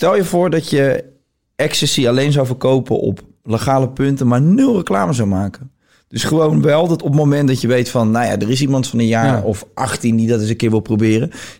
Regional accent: Netherlands; ik ben ook opgegroeid in Nederland. Ik woon hier al 30 jaar en ik ben dus ook opgegroeid met het idee

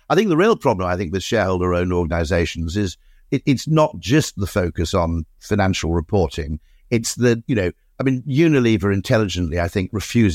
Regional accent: Monmouth, Wales, United Kingdom; I grew up in Monmouth

